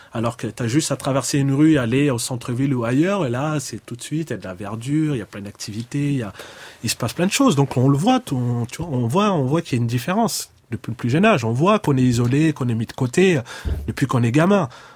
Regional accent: France; on s'est toujours considérés comme des citoyens français, parce qu'on est né là, on est français.

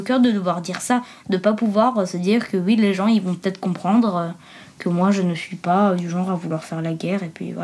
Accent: Russia; quand il m'a demandé mes origines, je lui ai dit je suis russe

